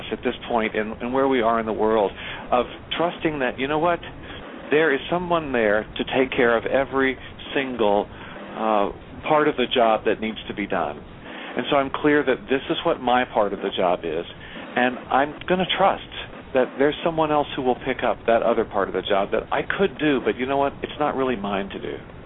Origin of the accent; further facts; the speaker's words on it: Kentucky, United States; I grew up in Kentucky in the South